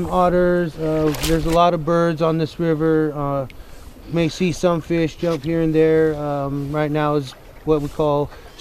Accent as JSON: {"language": "English", "town": "Hapao", "region": "Cordillera Administrative Region", "country": "Philippines", "said": "And so when I say I'm from Hapao … now everybody knows that, okay, he's from over here"}